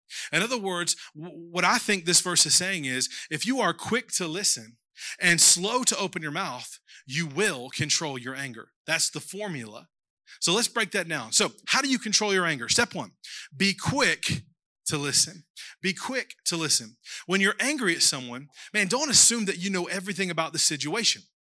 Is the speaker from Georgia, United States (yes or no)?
yes; Georgia, United States; Back in my hometown in South Georgia, it was such a little redneck town. It was so redneck.